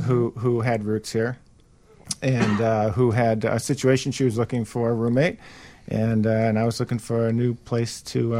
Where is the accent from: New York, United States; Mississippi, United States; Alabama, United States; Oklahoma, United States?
New York, United States; Buffalo; moved away as an adult; now in Chicago, United States; I'm originally from Buffalo, New York, and I moved to Chicago in 1993.